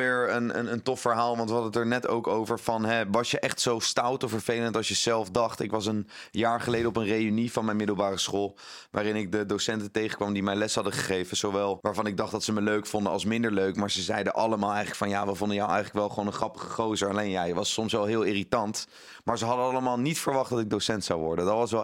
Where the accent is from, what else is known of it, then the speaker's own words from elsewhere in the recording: The Hague, South Holland, Netherlands; ik ben in Den Haag opgegroeid, dus ik zat daar ook op de middelbare.